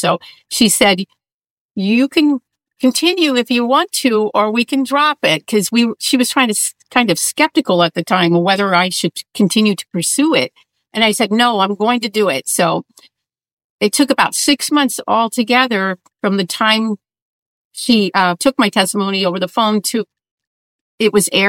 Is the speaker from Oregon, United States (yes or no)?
yes; Portland, Oregon, United States; So I was raised in Portland, Oregon. And we had a very large family, yours, mine, and ours.